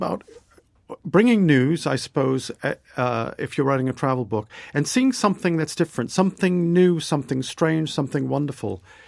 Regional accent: Medford, United States; I grew up in Medford

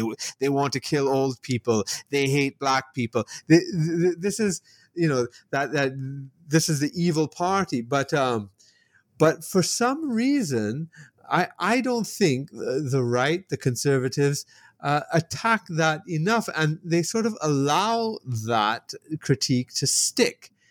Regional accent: Toronto, Ontario, Canada; also born or lived in Jamaica / United Kingdom; I grew up in Toronto and in this whole liberal environment and liberal education at the University of Toronto

